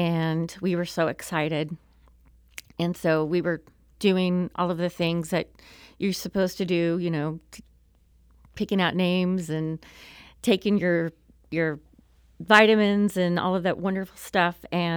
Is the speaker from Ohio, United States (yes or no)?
no; Springfield, Missouri, United States; also born or lived in Harrison, Arkansas; Well, I was born in Harrison, Arkansas. My mom and my dad divorced when I was like 5 years old, and she remarried, and that moved me to Springfield, Missouri. And I lived there, through high school